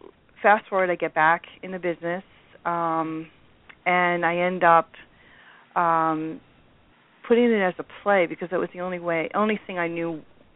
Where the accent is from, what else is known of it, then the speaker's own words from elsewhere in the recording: New Jersey, United States; And it's on June 20th through the 21st in New Jersey, my hometown.